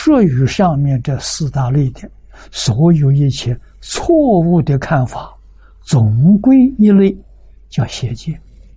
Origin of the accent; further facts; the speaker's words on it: China; 第三个见取跟戒取，我们中国人叫成见